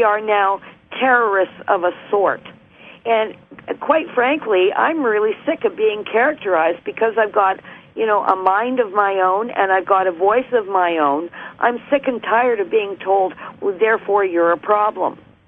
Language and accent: English; Canada; I, as a Canadian with valid concerns